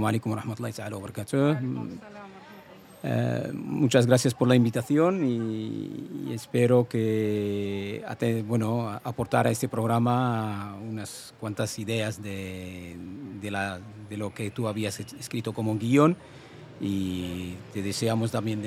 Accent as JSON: {"language": "Spanish", "town": "Tangier", "region": "Tanger-Tetouan-Al Hoceima", "country": "Morocco", "second_language": "Spanish", "moved": "as an adult", "lives_now": "Spain", "said": "la cercanía de mi país de origen, de mi ciudad Tánger, al continente europeo y a España en especial"}